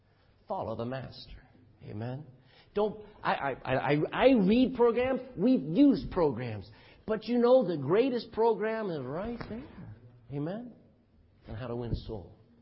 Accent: Texas, United States; I come from Texas. And there are a few Texans who know how to lasso things.

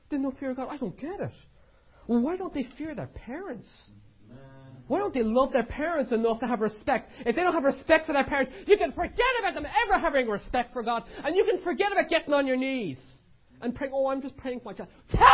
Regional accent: Ireland; Many of you know, I'm Irish, obviously.

